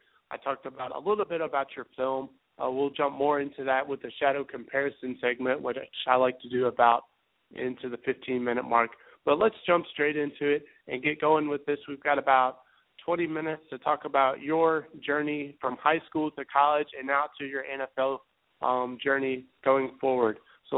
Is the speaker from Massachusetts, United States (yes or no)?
no; South Carolina, United States; I'm from South Carolina. We're getting some snow tonight, and we're getting about 2 or 3 inches, and South Carolinians freak out when we get more than an inch of snow.